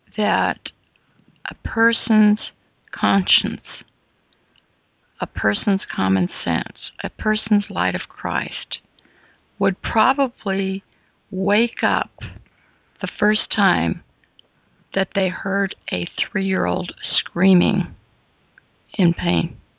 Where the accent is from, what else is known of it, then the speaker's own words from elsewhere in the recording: California, United States; I grew up in California, and I really didn't know too much about this sort of thing.